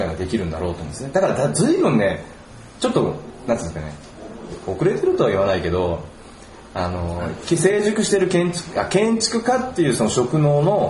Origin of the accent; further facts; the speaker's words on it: Saga, Japan; 僕実家が佐賀県で